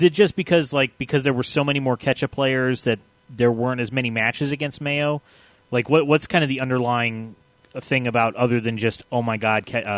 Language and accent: English; United States; I honestly do not know the answer because I'm American, and that means I only know about my own culture